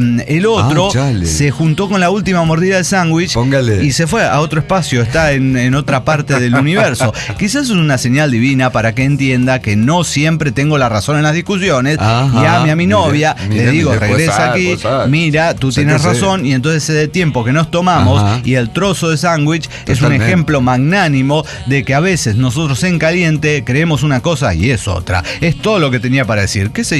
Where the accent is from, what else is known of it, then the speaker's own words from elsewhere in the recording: Bolivia; now in Cusco, Peru; Soy de Bolivia, soy boliviano.